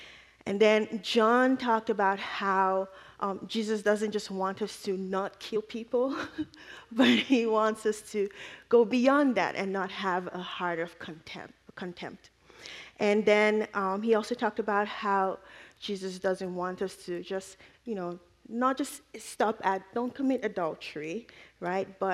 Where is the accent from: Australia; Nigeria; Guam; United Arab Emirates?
Nigeria; moved away as an adult; also born or lived in Maine; now in Duluth, United States; I am from Nigeria. I came to the United States for college in 2010. I went to MSU in Mankato. I went to the University of Maine for graduate school. So I lived in Maine for 6 years